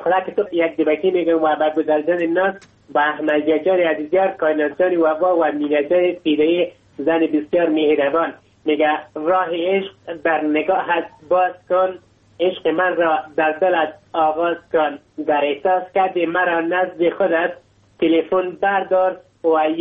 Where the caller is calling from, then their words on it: Logar, Afghanistan; ما یک افغان هستم، از ولایت لوگر همراه شما همکلام هستم.